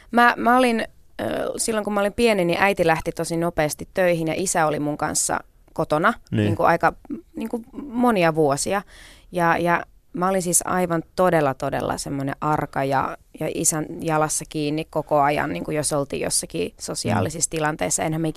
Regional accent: Kerava, Uusimaa, Finland; born there; Mä oon syntynyt Keravalla. Mun isä on siis tosiaan Venäjältä, Pietarista kotosi. Ja äiti on tuolta vähän niin kuin Lapista, Rovaniemi, Kemi-Akselilta. Ja tapasivat sitten Leningradissa, silloisessa

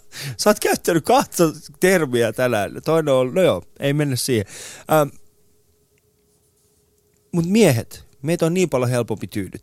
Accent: Iran; meillä Iranissa on siis tällainen sanonta

